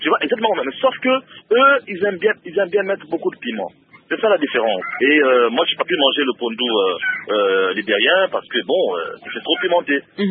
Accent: DR Congo; now in Côte d'Ivoire; J'ai quitté le Congo. Il y a beaucoup de choses qui me manquaient. Notre pondou national me manquait énormément. Notre chikwang national me manquait, tu vois.

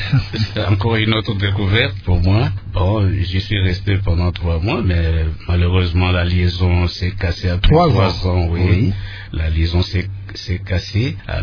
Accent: Angola; moved away as an adult; Moi, j'ai quitté l'Angola pour aller faire des enregistrements. Parce qu'en Angola, à ce moment-là, il n'y avait pas des studios d'enregistrement.

